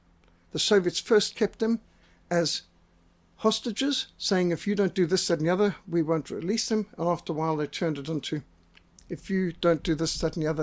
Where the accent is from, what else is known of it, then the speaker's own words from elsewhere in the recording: South Africa; I'm a South African.